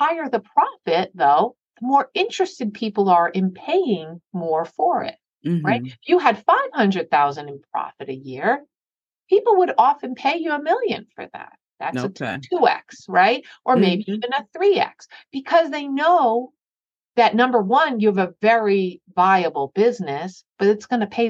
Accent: New York, United States; I'm from New York and I like to talk.

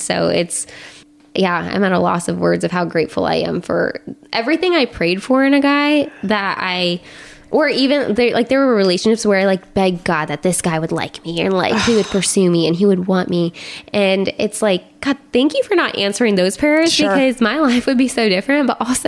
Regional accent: Champaign, Illinois, United States; And I got to do kind of the same job that I did in Dayton in my hometown, which is like a whole new ball game of fun.

